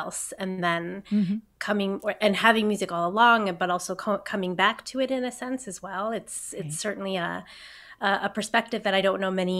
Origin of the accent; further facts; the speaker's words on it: Chicago, Illinois, United States; So I grew up in Chicago, and I finished high school, and my family had plans to move back to Thailand, actually, after I finished high school.